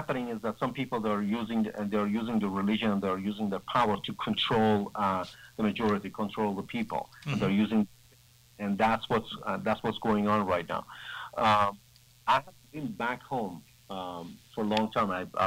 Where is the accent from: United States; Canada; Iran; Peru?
Iran; Mashhad, Razavi Khorasan; And what my advantage is that I grew up there. I was born in Mashhad.